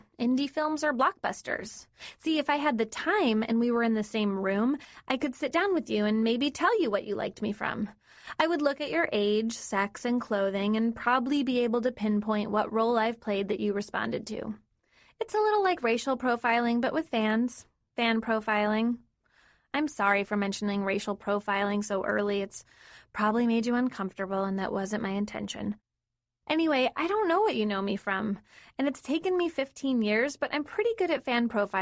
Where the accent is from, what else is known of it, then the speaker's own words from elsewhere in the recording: Livonia, Michigan, United States; also born or lived in Detroit / Redford; I am a nice girl from the Detroit area, Livonia to be exact. I was born in Detroit, lived in Redford until my first memory